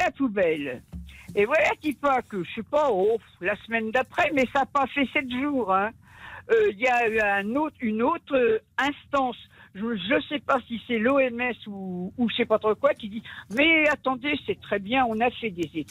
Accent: Paris, Île-de-France, France; Vous savez, je suis parisienne, hein, alors l'accent, je présume que vous avez deviné.

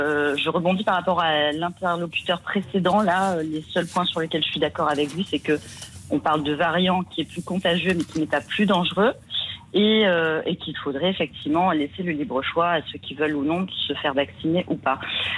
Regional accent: Marseille, Provence-Alpes-Côte d'Azur, France; je suis marseillaise.

